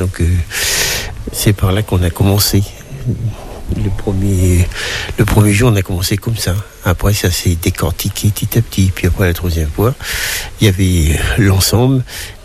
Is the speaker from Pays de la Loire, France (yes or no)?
yes; Angers, Pays de la Loire, France; Je suis d'Angers depuis l'année 1962 que je suis arrivé à Angers. Donc j'avais 10 ans. J'arrive là, puis je suis toujours resté depuis.